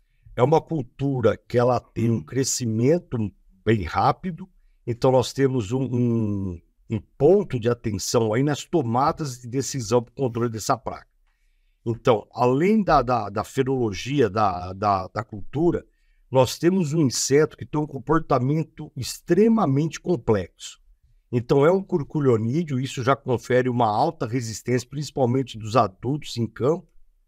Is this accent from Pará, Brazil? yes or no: no; Monte Alto, São Paulo, Brazil; born there; nasci na Grande Monte Alto, uma cidade que eu tenho a honra de sempre evidenciar. Tive a oportunidade de estudar em Araras, na UFSCar, um centro bem referência em cana-de-açúcar.